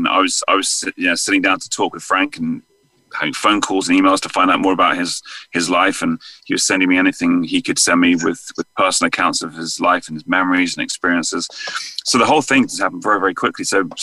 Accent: England, United Kingdom; now in United States; there might be a slight American twang kind of entering into my accent, my wife gets me on the phone with some of my English friends and family to refresh it.

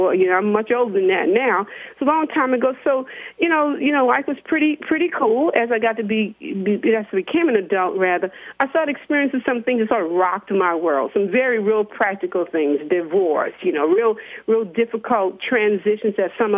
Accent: New Orleans, Louisiana, United States; I was born in New Orleans, Louisiana. Very proud to say that, a product of the Lower Ninth Ward.

